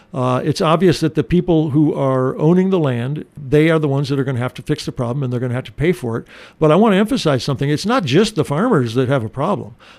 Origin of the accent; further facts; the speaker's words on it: Maquoketa, Iowa, United States; also born or lived in Postville; now in Cedar Rapids, United States; I live in Cedar Rapids, but I was born in Postville, Iowa.